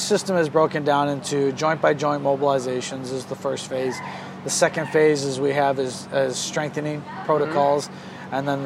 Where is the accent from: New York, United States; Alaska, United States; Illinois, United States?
New York, United States; Buffalo; moved away as an adult; now in San Jose, United States; I moved out to, so I grew up in Buffalo, New York. I moved out to San Jose, California back in 97.